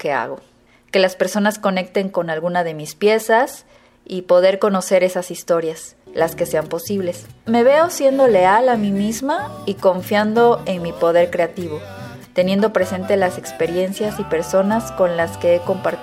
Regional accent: Teocelo, Veracruz, Mexico; soy originaria de Teocelo, Veracruz y soy mexicana.

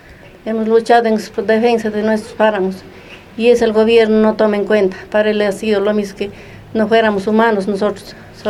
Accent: Molleturo, Azuay, Ecuador; soy de Molleturo

